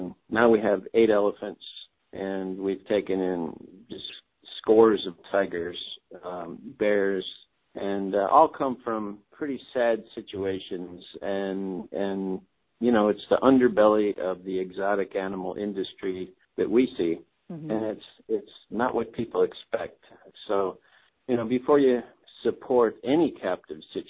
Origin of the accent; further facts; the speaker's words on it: Ohio, United States; moved away; But so I came out to California from Ohio in 1976 and met Pat at an auto show in Cleveland, Ohio, oddly enough.